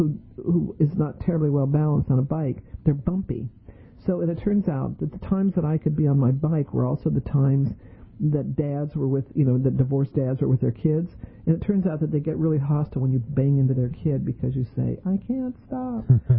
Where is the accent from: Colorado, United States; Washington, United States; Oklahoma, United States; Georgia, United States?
Colorado, United States; Denver; also born or lived in New Orleans; I grew up in New Orleans, or I was born in New Orleans, grew up in Denver, so I didn't know from cobblestones.